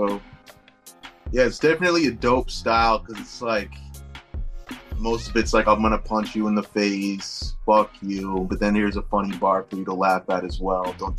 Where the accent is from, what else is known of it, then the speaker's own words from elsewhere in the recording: Washington, United States; I'm not from Houston, you know what I'm saying? Like, I'm originally from Washington State, right? So the north west is where I'm from